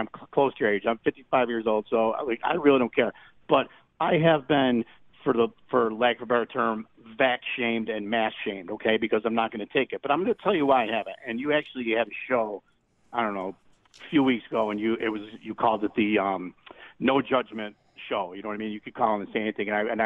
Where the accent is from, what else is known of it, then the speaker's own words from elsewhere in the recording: United States; But for me personally, as an American with my liberties, I don't want to take this vaccine.